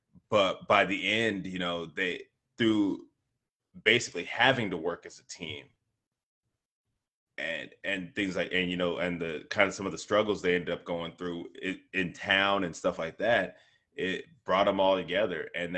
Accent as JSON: {"language": "English", "region": "California", "country": "United States", "tie": "born or raised there", "said": "growing up in California, Bay Area, that's something that we've never even known"}